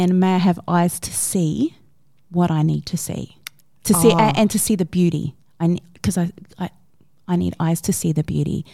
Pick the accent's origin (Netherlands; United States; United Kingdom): United Kingdom; England; So, and I was studying teaching. So we're like, and I'm from England.